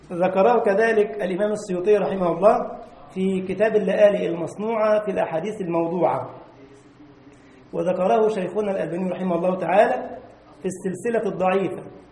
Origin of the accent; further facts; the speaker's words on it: Egypt; عندنا في مصر يقول لك الحمام، عارفين الحمام؟ ما فيش في ألمانيا حمام للأسف